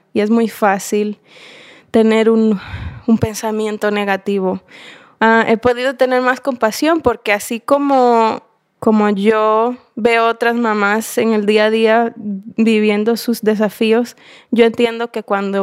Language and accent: Spanish; Dominican Republic; yo soy de la República Dominicana.